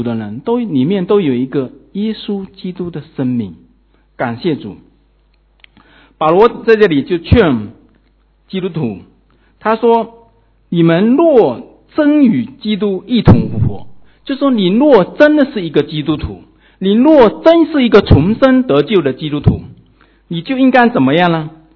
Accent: China; 就是我们中国人想的赚钱、升官发财

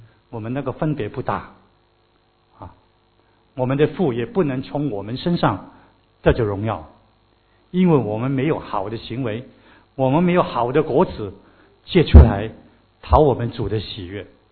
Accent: China; 我们中国人有一句话

